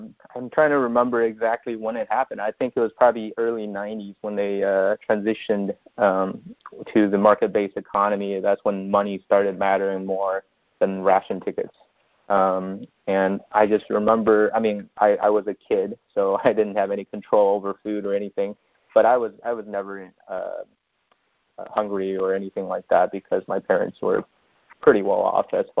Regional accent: Harbin, Heilongjiang, China; I grew up in a city called Harbin, China, and it's spelled H-A-R-B-I-N. It's the biggest city in northeast China.

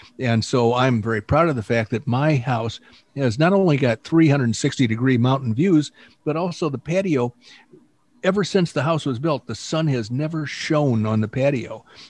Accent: Oklahoma, United States; And the reason I say naked is because I'm from Oklahoma.

